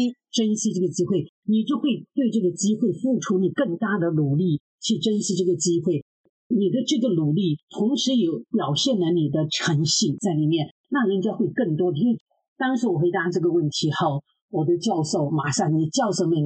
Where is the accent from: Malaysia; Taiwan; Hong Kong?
Hong Kong; now in United States; 因为我是香港来的，我们很快嘛，做动作